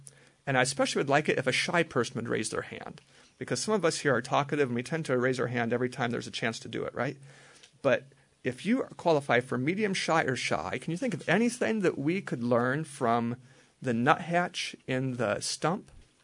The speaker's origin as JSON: {"language": "English", "region": "Alaska", "country": "United States", "tie": "born or raised there", "said": "I grew up in Alaska, and there are times when bears get more than enough salmon to eat."}